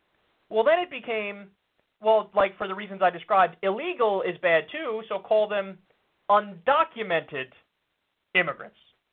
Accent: New Rochelle, New York, United States; me growing up in New Rochelle, New York, you know, the North End is more white, more affluent.

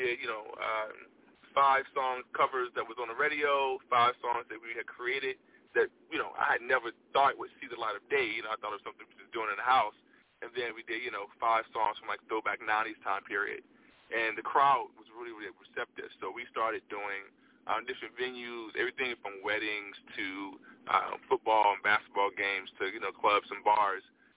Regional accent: Virginia, United States; So I'm calling from Arkansas at the moment, but I am from Virginia. That is, where I rep. That's where I was raised at. So VA is my state.

